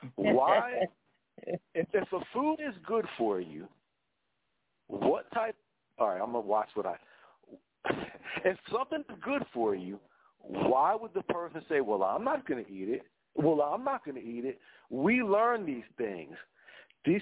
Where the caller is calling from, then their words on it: New Jersey, United States; I'm calling from South Jersey.